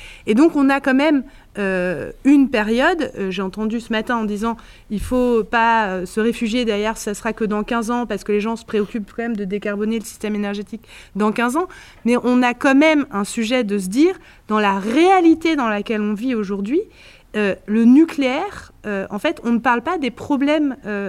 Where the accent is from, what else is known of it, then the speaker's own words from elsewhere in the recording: Pays de la Loire, France; moi je viens de Loire-Atlantique